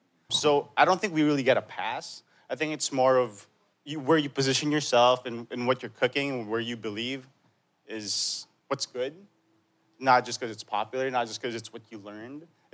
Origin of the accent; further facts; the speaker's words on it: Philippines; as a Filipino running a French kitchen